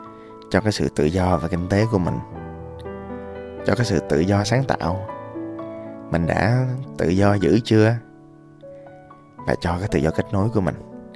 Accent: Ho Chi Minh City, Vietnam; born there; mình tôi đẻ ra ở đất Sài Gòn, mặc dù quê tôi ở Đà Lạt á, nhưng mà tôi thích cái văn hóa Sài Gòn

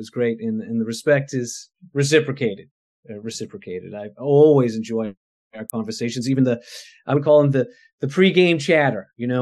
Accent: Danvers, Massachusetts, United States; I'm a local kid. I grew up on the North Shore. I grew up in Danvers, a product of Danvers youth soccer, for sure.

